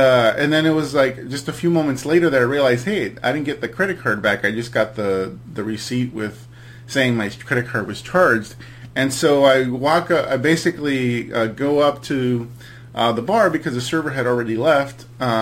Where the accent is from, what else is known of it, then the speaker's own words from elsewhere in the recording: California, United States; He's actually from near my hometown. So he's from Southgate, California, which is near where I grew up.